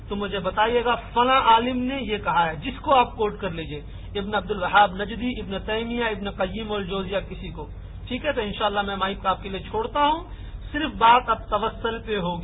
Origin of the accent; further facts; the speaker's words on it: Delhi, India; میں دہلی کا ہوں.